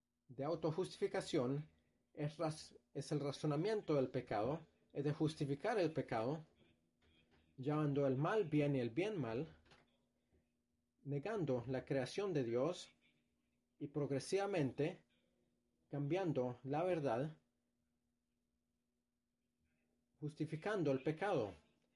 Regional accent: United Kingdom; now in Toronto, Canada; bueno, yo soy británico, pero también soy canadiense, he vivido aquí 11 años

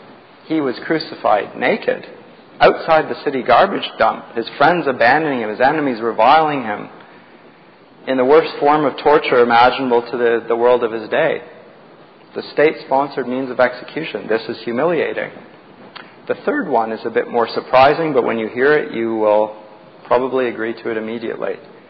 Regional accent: Canada; I'm a Canadian as well as a Christian.

